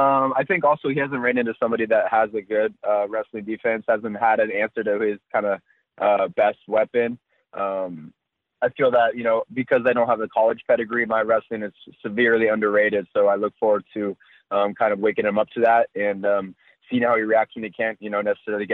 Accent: Half Moon Bay, California, United States; But again, that's mostly back in my hometown in Half Moon Bay.

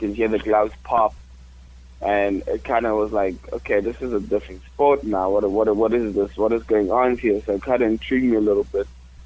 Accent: Limpopo, South Africa; I'm from South Africa. I was born in a rural area called Limpopo, which is not much going on over there. It's just a village.

